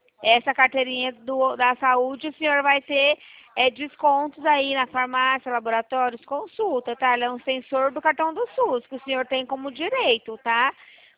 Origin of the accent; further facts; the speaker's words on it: Maringá, Paraná, Brazil; Sou de Maringá.